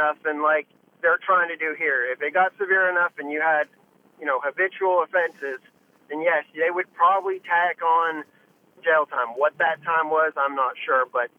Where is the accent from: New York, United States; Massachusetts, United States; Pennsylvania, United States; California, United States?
California, United States; now in Tennessee, United States; So I come from California. I'm a political refugee from California.